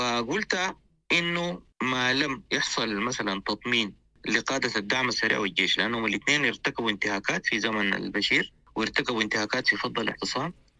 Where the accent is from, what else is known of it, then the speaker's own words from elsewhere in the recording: Sudan; أنا سوداني مواطن سوداني